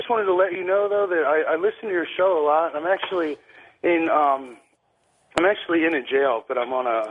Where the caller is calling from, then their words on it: Pennsylvania, United States; I'm actually calling from the Northeast in Pennsylvania.